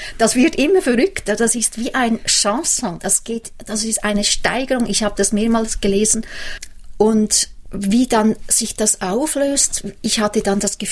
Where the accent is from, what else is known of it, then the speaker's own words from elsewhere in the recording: Lucerne, Switzerland; Ich bin in Luzern aufgewachsen, ging in Luzern in die Schule.